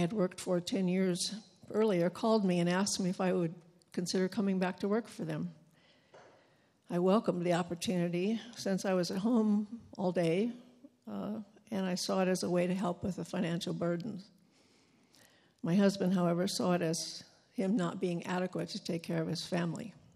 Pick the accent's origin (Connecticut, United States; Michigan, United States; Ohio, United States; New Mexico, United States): Ohio, United States; I was born and raised in Ohio in a farming community to a farming family, the first of four children, two girls and two boys. We lived on a dairy farm